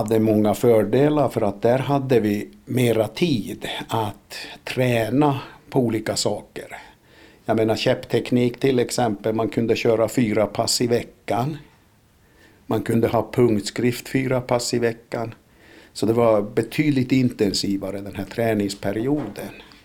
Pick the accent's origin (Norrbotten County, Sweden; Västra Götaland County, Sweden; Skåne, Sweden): Norrbotten County, Sweden; Jag kallar mig svensk. Oftast. Fast jag vet ju att jag är född i Tornedal. Är det någon som frågar var jag kommer ifrån så är det ju Tornedal.